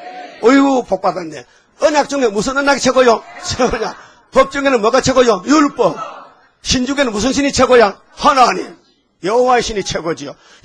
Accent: Uiseong, North Gyeongsang, South Korea; 나는 의성 사람이요. 같은 경상북도야.

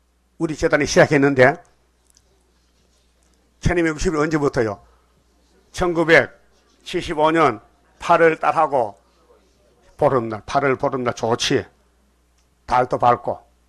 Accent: Uiseong, North Gyeongsang, South Korea; 나는 내 고향이 경상북도 의성이요. 동방, 해돋는 곳이요, 동방에.

